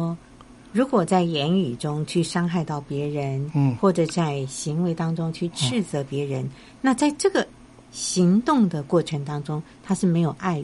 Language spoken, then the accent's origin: Chinese; China; 所以啊，我要强调的是，我们中国人常常讲什么刀子嘴豆腐心